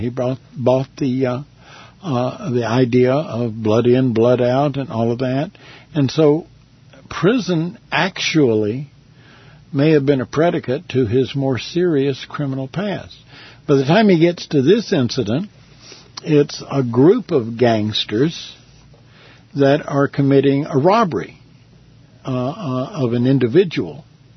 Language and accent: English; Cloverleaf, Texas, United States; and I'm from Cloverleaf.